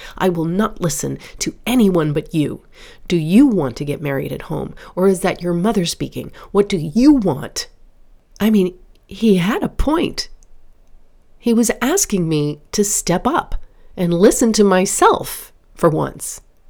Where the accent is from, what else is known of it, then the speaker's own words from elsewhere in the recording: Florida, United States; not assume that, of course, we would be married in my hometown in Florida, according to tradition.